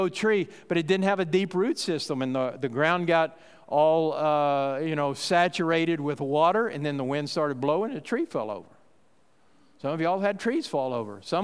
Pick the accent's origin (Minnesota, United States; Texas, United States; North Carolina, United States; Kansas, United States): Texas, United States; And you know, I come from West Texas. I know something about tumbleweeds.